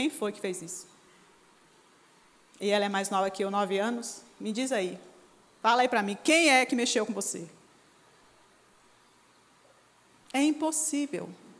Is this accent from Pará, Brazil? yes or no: no; Bahia, Brazil; Meu sotaque é maravilhoso e eu sou baiana?